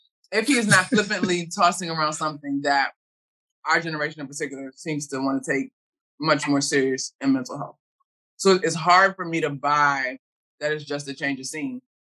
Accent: Washington, District of Columbia, United States; Hey, let's go to my hometown. Talk to me nice. Come on, DC basketball.

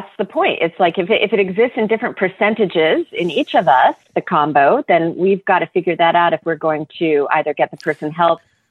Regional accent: Oklahoma, United States; I grew up in Oklahoma, so they have something called Everclear there.

